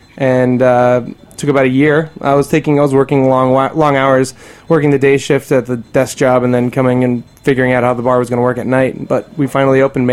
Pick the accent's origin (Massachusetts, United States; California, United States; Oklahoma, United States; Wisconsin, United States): Massachusetts, United States; I'm from Massachusetts, or I grew up north of Boston, and it's very different there.